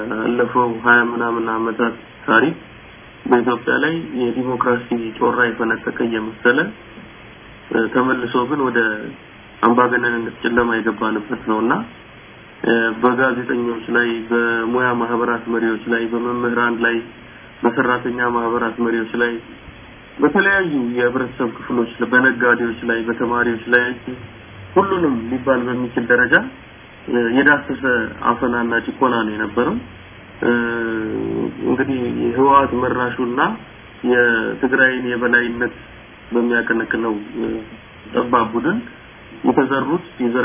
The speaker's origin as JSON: {"language": "Amharic", "region": "Addis Ababa", "country": "Ethiopia", "tie": "born or raised there", "said": "የተወለድኩት በአዲስ አበባ ከተማ ነው፣ መርካቶ።"}